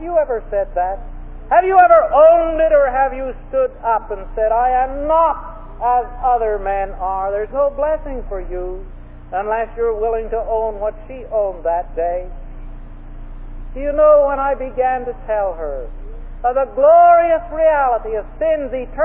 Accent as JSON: {"language": "English", "country": "Canada", "said": "Well, I said, lady, I am from Canada, but I'm more interested in where I'm going than where I came from."}